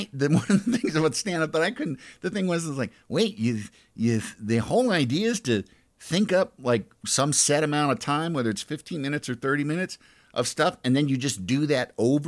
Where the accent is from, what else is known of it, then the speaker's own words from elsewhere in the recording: Chicago, Illinois, United States; I mean, I was from Chicago, so improv was right there.